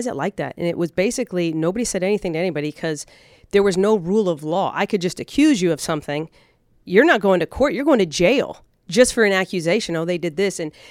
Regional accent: United States; because I was as staunch American, arrogant, you know, we're the biggest, baddest, best.

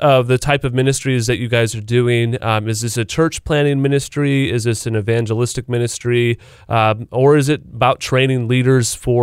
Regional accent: United States; but I'm an American, so I don't have to know geography.

